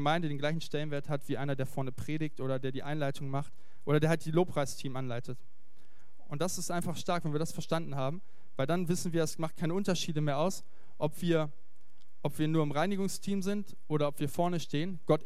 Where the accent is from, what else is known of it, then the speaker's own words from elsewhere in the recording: Göttingen, Lower Saxony, Germany; bei uns zu Hause in Göttingen, nicht so weit weg von hier